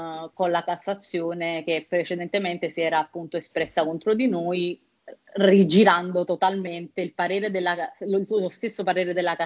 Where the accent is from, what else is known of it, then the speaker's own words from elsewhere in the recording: Naples, Campania, Italy; Ci sono dei problemi che fondamentalmente da napoletano riesci a gestire